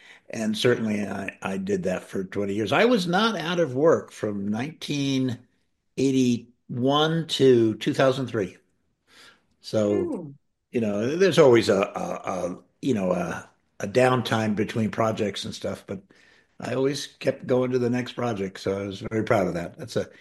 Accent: Brooklyn, New York, United States; I'm originally from New York. Canarsie, I don't know if you know Brooklyn that well, but I'm from, I was born in the Quonset huts in Canarsie

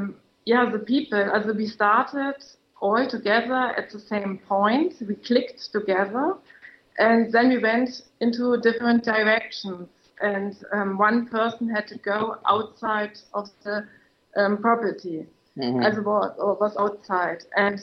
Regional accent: Germany; I'm coming from Germany.

